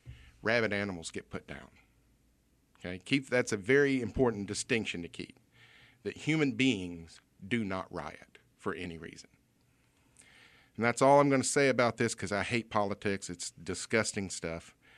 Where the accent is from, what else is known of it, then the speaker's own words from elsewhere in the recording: Southern United States, United States; the hot dogs that we grew up here in the South are not really hot dogs.